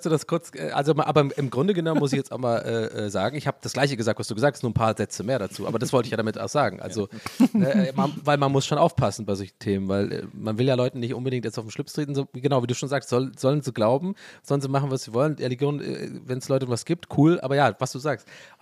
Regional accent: Ireland; German is a second language; Aber ich glaube, als Ire liegt es mir auch, glaube ich, einfach in den Genen

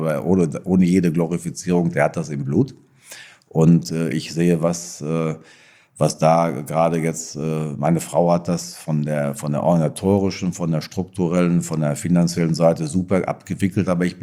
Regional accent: North Rhine-Westphalia, Germany; accent: Sauerland dialect; Also haben die Gläubiger einfach auf meinen Sauerländer Dialekt vertraut

